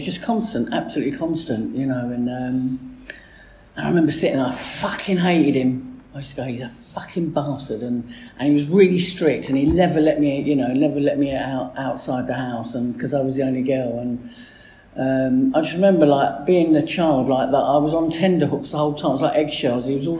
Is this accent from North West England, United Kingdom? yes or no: no; London, United Kingdom; accent: Cockney; I'm the Cockney one